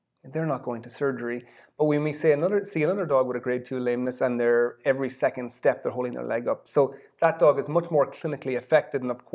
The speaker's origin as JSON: {"language": "English", "region": "Leinster", "country": "Ireland", "tie": "born or raised there", "said": "Well, I'm from Ireland, so I grew up in a small town in rural Ireland outside of Dublin"}